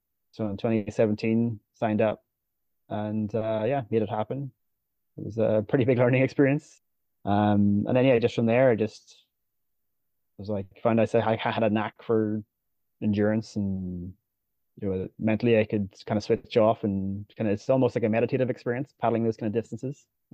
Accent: Northern Ireland, United Kingdom; moved away as an adult; now in Vancouver, Canada; Well, I'm originally from Northern Ireland, hence my SUP and Irish team name. And I came to Vancouver to go skiing for a season in 2012 and never went home. I decided to stay here.

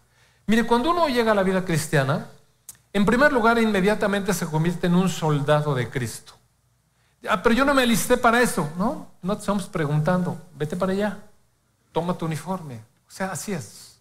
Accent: Mexico City, Mexico; Yo pues siempre he vivido en la ciudad, nací en la Ciudad de México, así es que soy más citadino que... No puedo andar sin zapatos porque todo se me encaja en los pies. Entonces, citadino.

